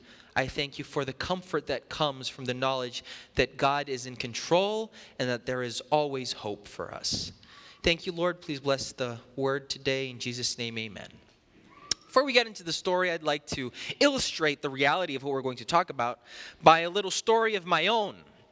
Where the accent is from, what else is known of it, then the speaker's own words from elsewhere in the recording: Brazil; I'm from Brazil, and growing up, I would always go to, the northeastern part of Brazil, which is where my mother's family is from.